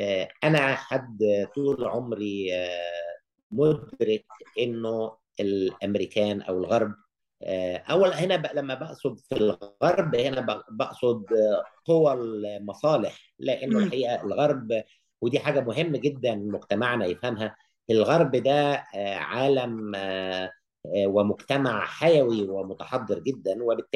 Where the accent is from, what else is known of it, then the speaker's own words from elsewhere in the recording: Egypt; ومسؤوليتنا احنا كشعب مصري هو تغيير حكمنا وبناء بلدنا والنمو بيها